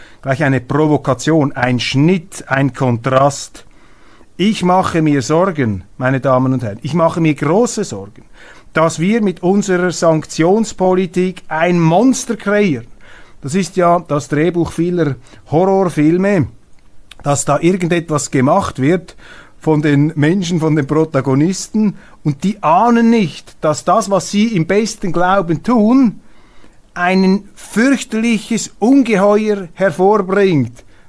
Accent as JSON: {"language": "German", "country": "Switzerland", "said": "Und deshalb ist die Aufgabe, ist es unser Auftrag als Schweizer heute, diese Schweiz zu leben"}